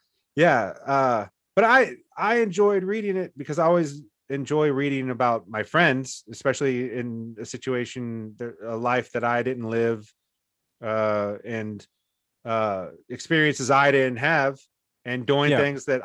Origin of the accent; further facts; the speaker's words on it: Virginia, United States; Yeah, my hometown in Virginia is it's close to 30,000.